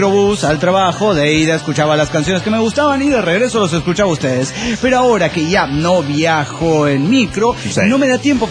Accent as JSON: {"language": "Spanish", "region": "Puebla", "country": "Mexico", "said": "de Puebla, México."}